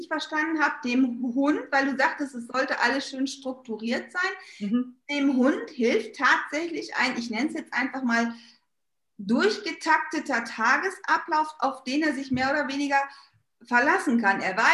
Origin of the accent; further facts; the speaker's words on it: North Rhine-Westphalia, Germany; wie man bei uns im Ruhrpott immer so schön sagt.